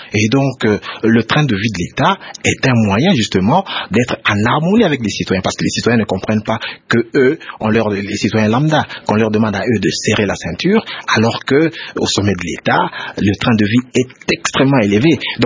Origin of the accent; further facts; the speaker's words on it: DR Congo; Nous savons tous, en tant que Congolais, que la stabilité du cadre macroéconomique n'est pas suffisante à elle toute seule.